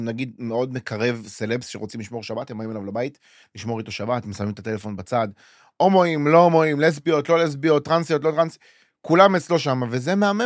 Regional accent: Ashdod, Southern District, Israel; גדלתי באשדוד, סביבה קצת לא וואו.

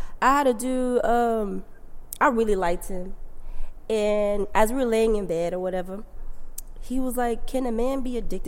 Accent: Texas, United States; moved away; also born or lived in New York; when I was younger, so born and raised in Texas, right?

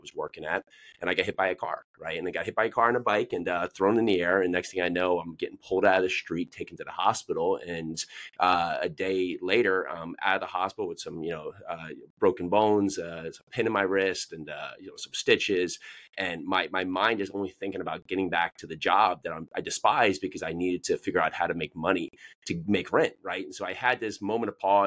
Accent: New Jersey, United States; also born or lived in New York City; now in Tennessee, United States; I live down here just south of Nashville, Tennessee. I was born and raised up in New Jersey. You said we had like kind between your office up there. Lived in New York City for about 11 or 12 years.

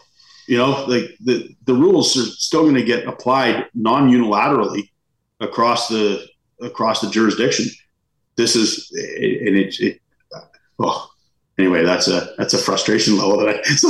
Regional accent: Canada; I don't want to be that as a Canadian.

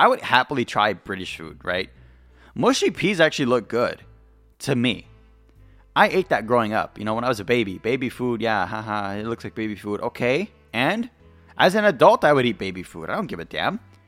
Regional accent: United States; I'm from America, okay? And we have a very spice-heavy palate.

